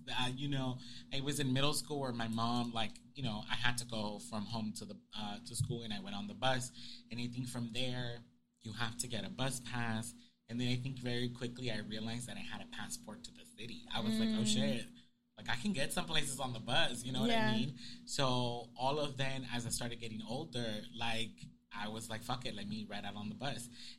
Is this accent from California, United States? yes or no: yes; Los Angeles, California, United States; I mean, born and raised in South Central. We were just talking about that, right? You know, went to Normandy Avenue Elementary.